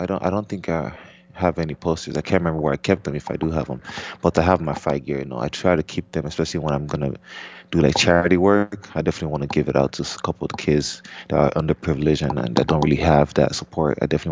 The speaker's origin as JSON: {"language": "English", "country": "Nigeria", "tie": "born or raised there", "second_language": "English", "said": "I played soccer growing up in Nigeria. That's the major sport over there."}